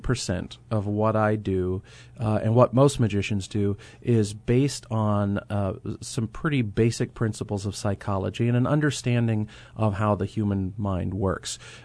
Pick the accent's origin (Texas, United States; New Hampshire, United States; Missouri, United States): New Hampshire, United States; Derry; The church that I went to, I grew up in Derry, New Hampshire.